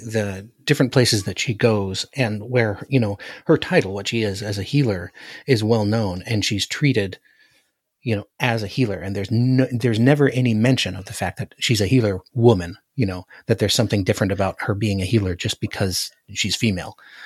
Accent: Alaska, United States; You know, I'm from Alaska. We didn't have snakes in Alaska.

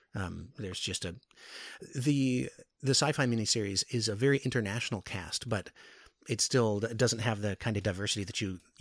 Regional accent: Anchorage, Alaska, United States; now in Oregon, United States; I live in Oregon now. I grew up in Anchorage, Alaska, and it's fascinating how much whiter Oregon is than Alaska.

